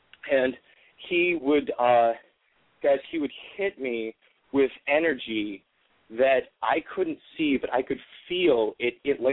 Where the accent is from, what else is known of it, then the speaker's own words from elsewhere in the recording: Midwest, United States; now in Los Angeles, United States; Well, 2 years ago, I'm from the Midwest. I moved out to Los Angeles, and I'll tell you what, we are raised to be secularized.